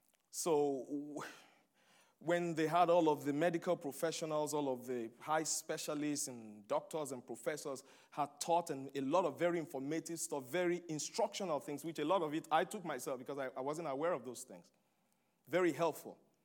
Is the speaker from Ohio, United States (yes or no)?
yes; Ohio, United States; I said, Lord, see, I came from Ohio. I'm in Louisville, Kentucky.